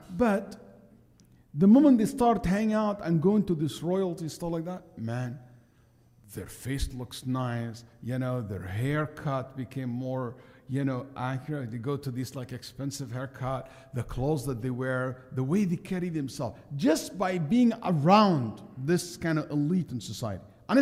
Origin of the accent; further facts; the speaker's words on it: Saudi Arabia; You know, I grew up in Saudi Arabia. So I grew up around people who used to attend the king gathering